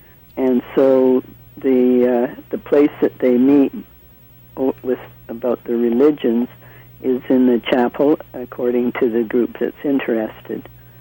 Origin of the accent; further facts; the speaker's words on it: Moose Jaw, Saskatchewan, Canada; born there; because I'm not born in Tibet. I was born in Moose Jaw. I was a ski instructor for a long time